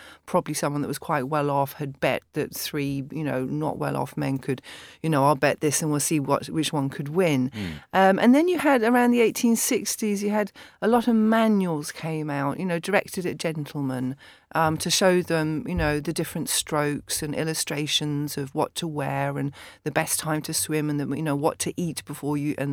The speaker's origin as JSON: {"language": "English", "region": "London", "country": "United Kingdom", "tie": "born or raised there", "said": "I'm a Londoner born and bred, although I've lived abroad for a long time."}